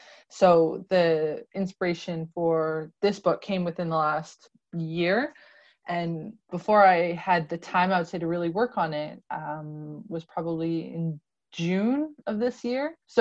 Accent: Canada; now in Denmark; I am personally a Canadian mom of four little kids who are five and younger. My youngest are 13-month-old twins. I'm also an expat, so I'm living in the Danish countryside with my family.

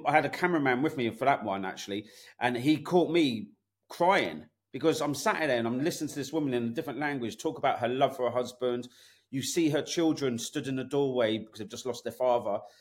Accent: United Kingdom; especially being British

